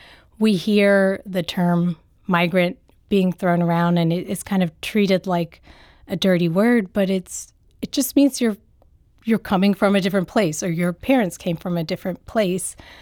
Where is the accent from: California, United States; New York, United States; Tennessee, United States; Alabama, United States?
Tennessee, United States; Memphis; also born or lived in New Orleans; now in St. Louis, United States; because I was born in New Orleans. I was raised in Memphis. I've lived different places, and now I'm here in St. Louis, but my parents are Nicaraguan immigrants